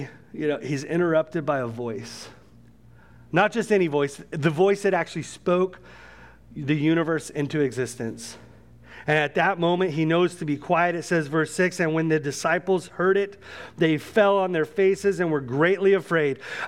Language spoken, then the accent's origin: English; Santa Maria, California, United States; I grew up on the Central Coast in California in a place called the Santa Maria Valley.